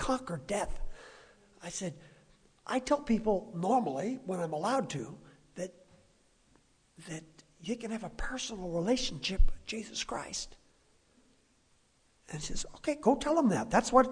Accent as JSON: {"language": "English", "region": "California", "country": "United States", "said": "I'm from California. We're kind of slow. Just ask the people in Oregon."}